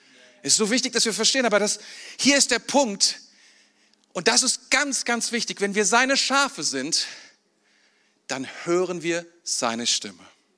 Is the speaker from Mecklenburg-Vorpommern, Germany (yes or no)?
no; Mainz, Rhineland-Palatinate, Germany; aber bei uns in Mainz, da gab es so einen Typ, der war Hirte